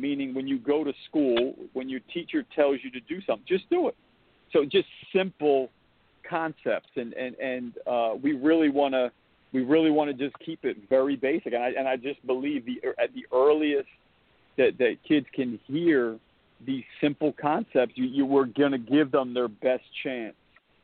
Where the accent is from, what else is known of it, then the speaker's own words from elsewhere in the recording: Pennsylvania, United States; I grew up outside of Philadelphia, actually very very close to the Villanova campus, which is obviously out in the suburbs of Philadelphia.